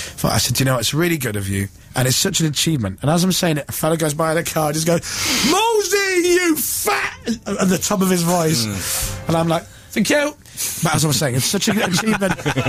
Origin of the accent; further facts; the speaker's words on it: Cyprus; accent: mixture of Cyprus and Australia; also born or lived in Australia; My accent, by the way, is a complete mixture of Cyprus and Australia.